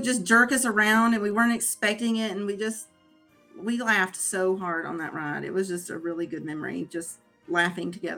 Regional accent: Atlanta, Georgia, United States; She's from Nashville. I'm from Atlanta.

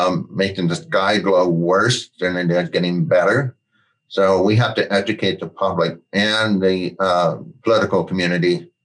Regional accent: Colorado, United States; born there; also born or lived in Oregon; now in Portland, United States; No, actually, I was born in Colorado.

